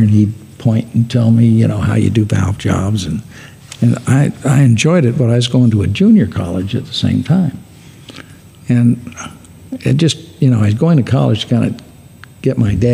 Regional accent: Berkeley, California, United States; I grew up in Berkeley, California, so racing and all the drag strips, it was a big deal

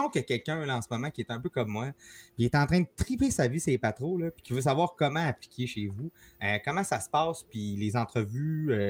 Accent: Jonquière, Quebec, Canada; parce que je viens de Jonquière.

